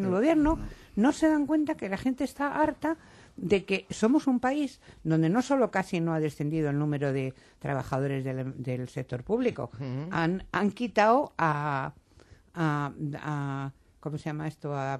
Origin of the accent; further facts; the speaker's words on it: Rincón de la Victoria, Andalusia, Spain; Mi pueblo de Málaga, el Rincón de la Victoria, que es del PP.